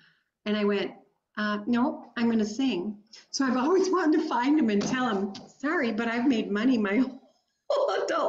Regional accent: Minnesota, United States; also born or lived in Ohio / Wisconsin; now in North Dakota, United States; No, I was raised in Minnesota and lived there till, let's see. Gosh, my second year that we got married, we moved to Ohio for a year, and then we moved back to Wisconsin

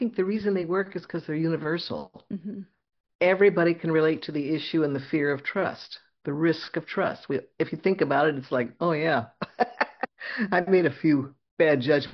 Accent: West Coast, United States; I like to set things on the West Coast because I grew up on the West Coast. I know the West Coast.

